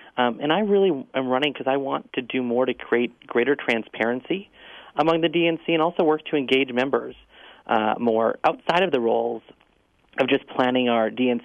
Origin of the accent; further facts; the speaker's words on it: Rice Lake, Wisconsin, United States; I got my start in politics up in my hometown of Rice Lake, you know, a town of just about 8,000.